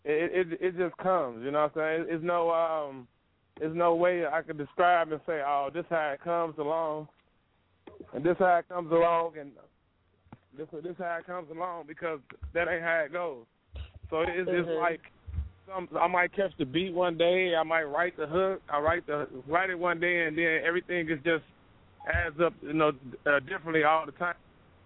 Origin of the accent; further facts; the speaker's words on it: Chicago, Illinois, United States; moved away; also born or lived in Oakland, California; I'm originally from Chicago, moved out to California, Oakland, California.